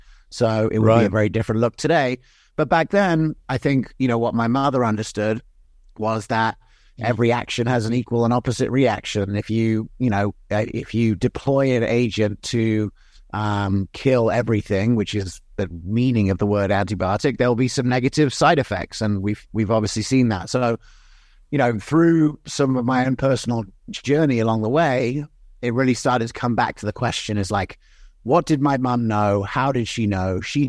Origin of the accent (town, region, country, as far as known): England, United Kingdom; born or raised there; also born or lived in United States